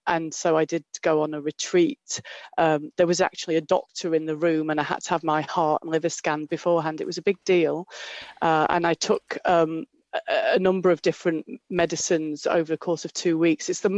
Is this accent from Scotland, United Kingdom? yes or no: no; Yorkshire and the Humber, United Kingdom; I'm a mother of two boys, and I come from Yorkshire. My dad was a coal miner.